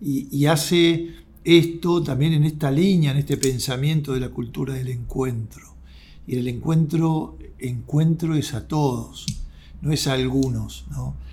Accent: Argentina; Y para como argentino también, somos especiales los argentinos, nos agrandamos rápido, y más los porteños

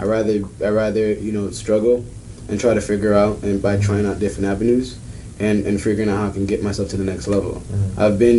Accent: Nigeria; also born or lived in London, United Kingdom; now in United States; I'm from London in Nigeria. I was fortunate to grow up in London for a little bit, and then in Nigeria too

